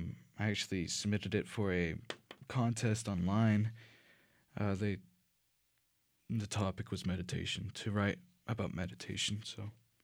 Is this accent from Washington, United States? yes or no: no; Robinson, Texas, United States; also born or lived in Waco / Falls City; I was born in Waco, raised in Robinson. Ended up moving from Robinson to graduate in Falls City, which is a small town, South Texas.